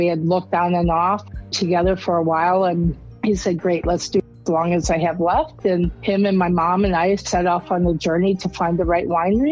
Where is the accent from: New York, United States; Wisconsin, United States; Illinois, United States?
Wisconsin, United States; And I grew up in Norman Rockwell situation, and that's my memory.